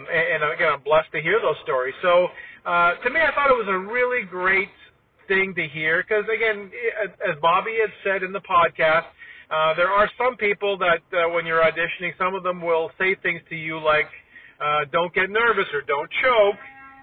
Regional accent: Toronto, Ontario, Canada; So going back to growing up in Toronto, on SCTV.

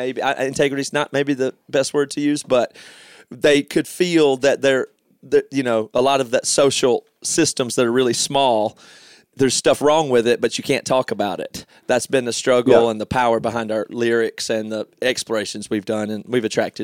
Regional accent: South Carolina, United States; now in Seattle, United States; Well, I've been here 20 years. I just hadn't lost my accent. But we come from we came from a rural part of South Carolina.

